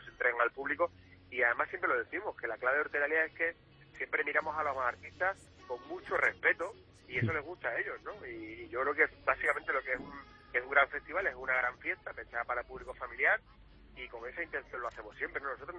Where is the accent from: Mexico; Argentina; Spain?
Spain; Extremadura; Y eso es algo que yo creo que como extremeños tenemos que sentirnos orgullosos de una idea original puramente extremeña que pueda cruzar las fronteras, ¿no?